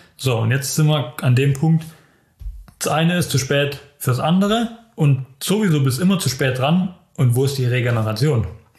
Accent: Germany; dann stehst du da mit den amerikanischen und französischen Stars am als Deutscher, wo 2-mal in Villingen-Schwenningen war, am Start.

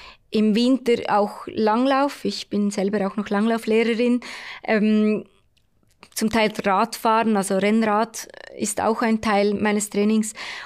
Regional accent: Switzerland; Ja, ich glaube eben als Schweizerin muss ich fast die Schweiz sagen.

